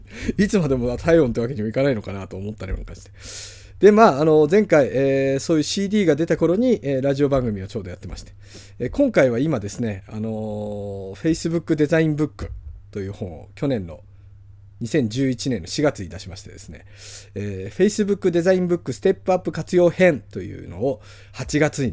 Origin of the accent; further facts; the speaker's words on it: Tochigi, Japan; moved away as an adult; もともとウェブの仕事やってたんです、東京で。まあ出身はこの栃木なんですけど、学校卒業してすぐ東京に出まして、